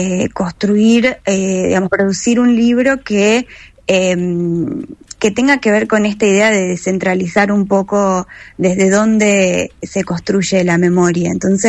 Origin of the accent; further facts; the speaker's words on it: Rosario, Santa Fe, Argentina; nosotras somos de Rosario